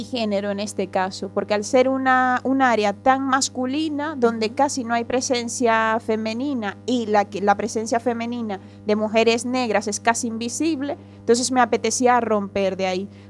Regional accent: Venezuela; now in Spain; Cuando yo llego a España, nací en Venezuela, soy una mujer negra con el pelo afro, y cuando llegué a España por primera vez me sentí negra.

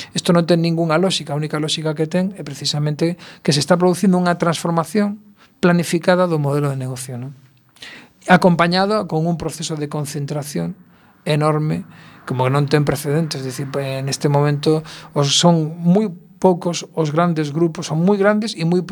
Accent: Barcelona, Catalonia, Spain; born there; Eu nacín en Barcelona

